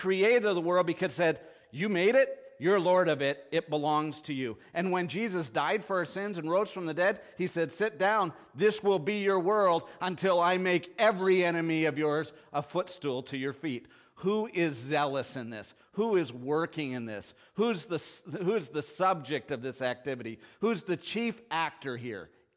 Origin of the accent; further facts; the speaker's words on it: Canada; now in United States; Now, one, I'm Canadian. I've never learned the pledge to the allegiance, pledge of allegiance.